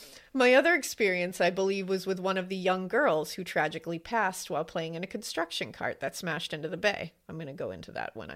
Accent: Florida, United States; I grew up in Florida and would visit the St. Augustine Lighthouse almost yearly as part of school field trips.

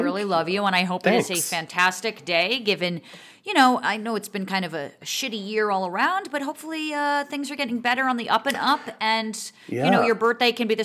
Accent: Montclair, New Jersey, United States; The town that I grew up in Montclair, New Jersey, is about 30,000 people.

